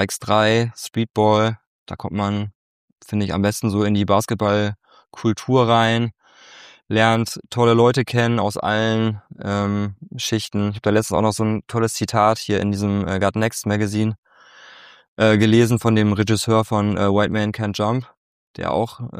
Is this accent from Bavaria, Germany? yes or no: no; Wiehl, North Rhine-Westphalia, Germany; Also ich komme aus Wiel. Keine Ahnung, ob das jemand kennt, ist bei Gummersbach, ist ja eher durch Handball bekannt, ne, so Richtung Köln.